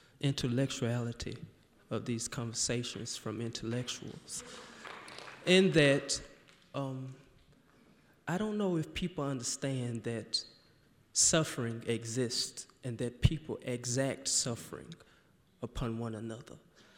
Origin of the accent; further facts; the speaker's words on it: Mississippi, United States; I'm from Mississippi.